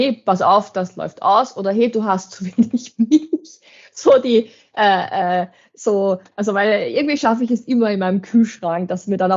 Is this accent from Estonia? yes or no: no; Lower Austria, Austria; Und ich wohne auch nicht in Wien, sondern in Horn. Also ich bin ja doch aus dem Waldviertel. Und für mich ist es dann schon, ich fahre über eine Stunde nach Wien rein.